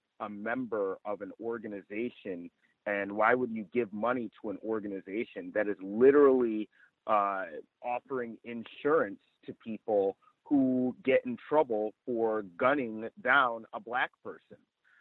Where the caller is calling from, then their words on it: Chino Hills, California, United States; Yeah, this is … I'm reporting from Chino Hills, California.